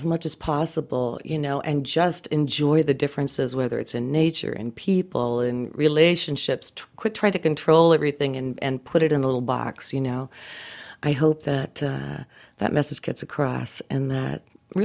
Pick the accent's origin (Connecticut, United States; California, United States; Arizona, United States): California, United States; I'm from California, so when I can, I get out to the ocean.